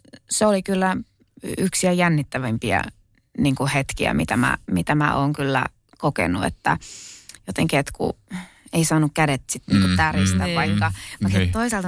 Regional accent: Kerava, Uusimaa, Finland; No, mä oon syntynyt Keravalla. Ja mun ehkä niin kuin lapsuusmaisemat on just Kerava, kerrostalo, sienimetsät lähistöllä, sitten mummola Oulussa ja sitten Rovaniemellä mökki

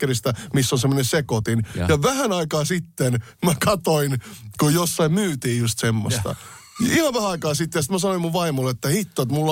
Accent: Oulu, North Ostrobothnia, Finland; Mä oon Oulussa syntynyt.

